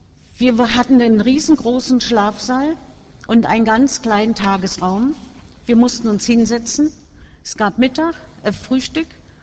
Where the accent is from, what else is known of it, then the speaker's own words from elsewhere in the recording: Magdeburg, Saxony-Anhalt, Germany; born there; Ich bin 1931 in Magdeburg geboren.